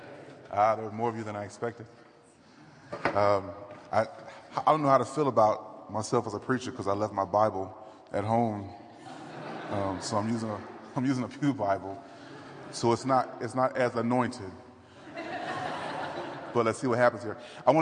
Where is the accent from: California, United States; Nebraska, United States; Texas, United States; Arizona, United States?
Texas, United States; Dallas; I'm from Dallas, but I'm not from the country. We're in the center of the city.